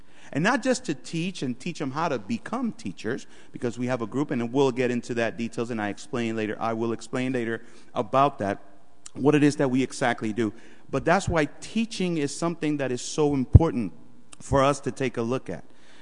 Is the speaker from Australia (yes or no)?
no; Puerto Rico; So we're neighbors. We're from the Caribbean, yeah. So, huh? Yeah, that's right next door, too. No. So we have the Caribbean, and Puerto Rico is right there.